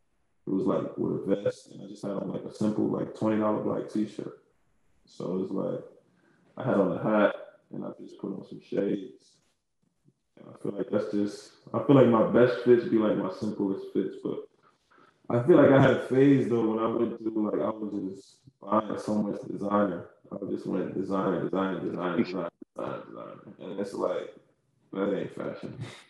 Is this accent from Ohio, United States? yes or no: no; New York, United States; I'm a New Yorker, so it's like, how can I embrace being a New Yorker and not be on every trend that New York has started?